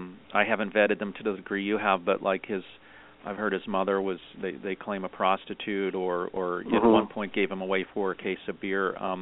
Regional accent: Pennsylvania, United States; Yeah, you're from Ohio. I'm from Pennsylvania.

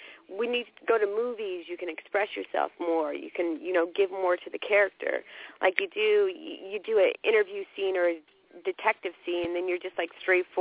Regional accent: Atlanta, Georgia, United States; I grew up in Atlanta. My father's from Sicily, and my diction, my speech, isn't, you know, very well spoken.

